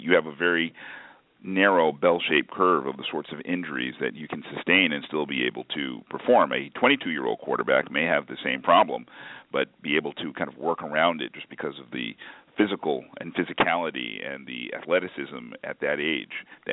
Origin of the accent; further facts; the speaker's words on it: Hartford, Connecticut, United States; I grew up in Connecticut in Hartford, and we had a team called the Hartford Whalers.